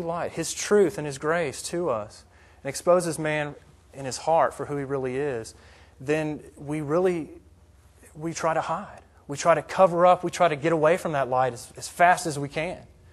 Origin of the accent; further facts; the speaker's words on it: Florida, United States; When I was growing up in Florida, Florida is very wet climate, and there's a lot of bugs.